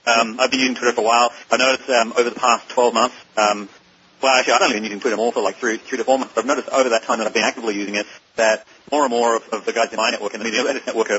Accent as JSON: {"language": "English", "country": "Australia", "said": "I'm Australian, I can do that."}